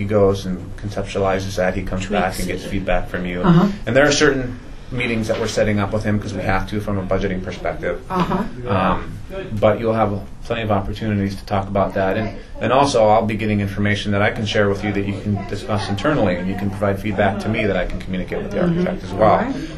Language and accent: English; Wisconsin, United States; also born or lived in Minnesota, United States; I grew up in Wisconsin.